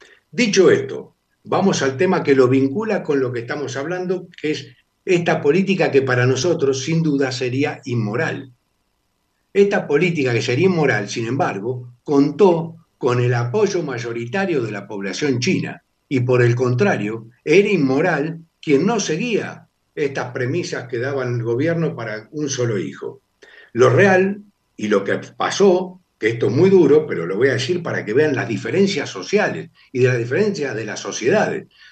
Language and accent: Spanish; Argentina; nosotros, como sociedad argentina, un día tenemos que plantarnos frente a todos estos políticos demagogos ignorantes